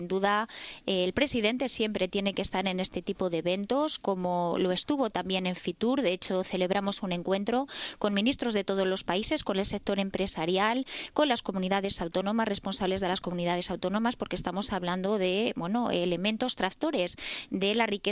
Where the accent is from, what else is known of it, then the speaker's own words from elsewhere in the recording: Valladolid, Castile and León, Spain; yo soy natural de Valladolid, pero también soy militante del Partido Socialista en Madrid